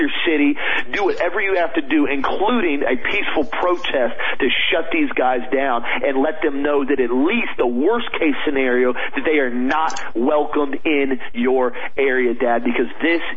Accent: the South, United States; I was raised in the South. I eat beef jerky all the time.

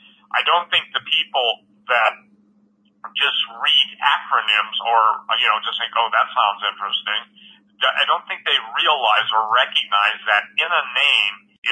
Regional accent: Iron River, Michigan, United States; born there; I was born in Iron River, which is at the base. I was actually born in the hospital in the town that Greg Evenson taught high school in.

